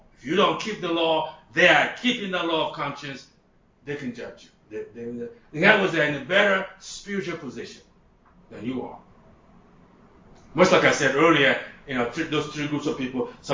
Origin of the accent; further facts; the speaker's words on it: Nigeria; born there; I wasn't born in the West. I was born in Nigeria, in Africa. I was born in about little town.